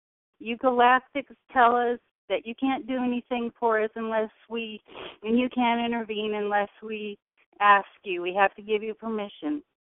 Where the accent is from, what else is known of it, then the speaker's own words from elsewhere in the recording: California, United States; You know, I have, California is my home state